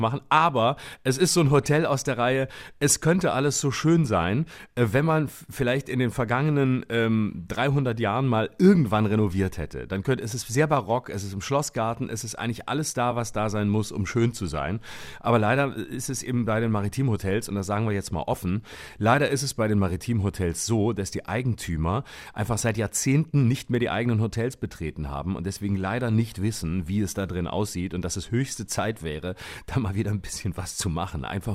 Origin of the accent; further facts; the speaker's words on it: Lörrach, Baden-Württemberg, Germany; Der große Stolz meiner Heimat. Da muss ich natürlich spielen, um alle meine alten Schulfreunde einzuladen